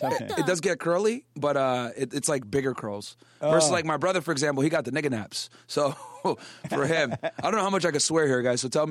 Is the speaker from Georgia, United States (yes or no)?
no; New York City, New York, United States; born there; I was born in New York City.